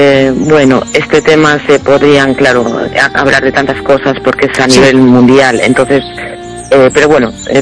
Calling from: A Coruña, Galicia, Spain; de La Coruña.

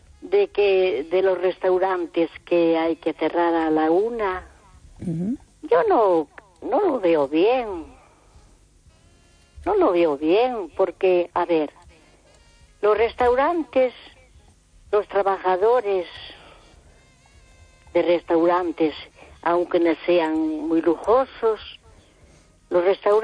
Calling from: Vigo, Galicia, Spain

